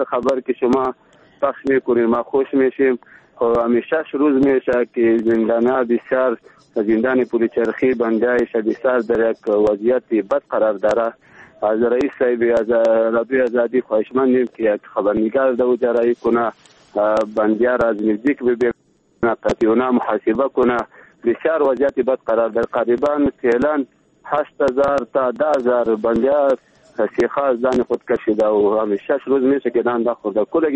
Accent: Baghlan, Afghanistan; بخیر از بغلان هستیم

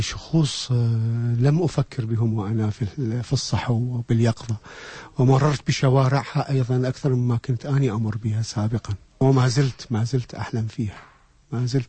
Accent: Iraq; moved away; مدينتي هي الطريفة، المدينة الصغيرة الجميلة الفقيرة، تقع على ضفاف دجلة ويحوطها دجلة من 3 جهات

